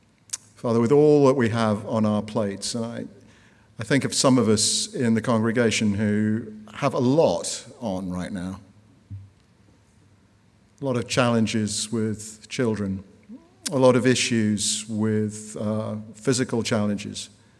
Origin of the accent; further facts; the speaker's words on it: London, United Kingdom; now in United States; He spent a lot of time in my hometown. And actually, last time I was back in London was when the President was visiting.